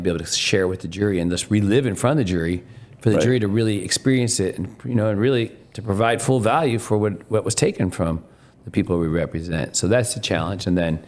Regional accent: Michigan, United States; I'm like, because I'm from Michigan. There's a reason I don't live there, because I'm very susceptible to cold weather

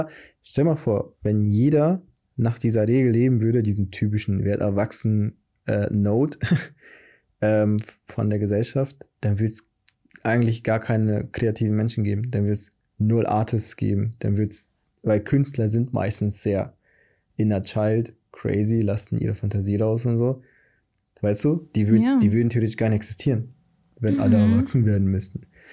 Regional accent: Brazil; ich als gebürtiger Brasilianer habe trotzdem mitbekommen, guck mal, ich bin in einer sehr armen Gegend aufgewachsen und geboren worden

